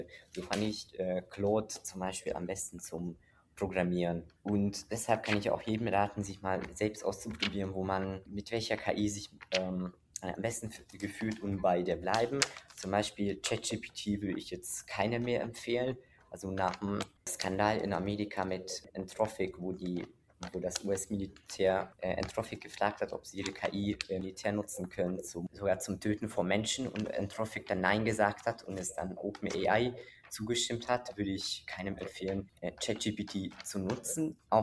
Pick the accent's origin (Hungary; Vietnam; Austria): Hungary; Also ich komme aus Ungarn